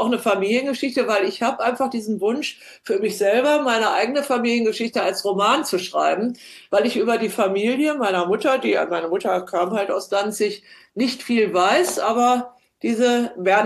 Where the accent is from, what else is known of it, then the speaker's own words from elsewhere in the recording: Northern Germany, Germany; now in Bamberg, Germany; ich komme ja aus Norddeutschland und wäre auch gern an der Ostsee geblieben, habe aber eingesehen, dass es für mich besser ist, in der Stadt zu leben.